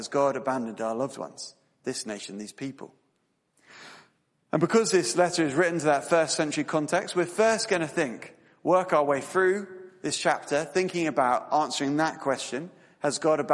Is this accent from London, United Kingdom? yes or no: no; Tunbridge Wells, South East England, United Kingdom; Back when I was 19 years old, on New Year's Day, my sister had two friends staying at our house where we grew up in Tunbridge Wells, down in Kent.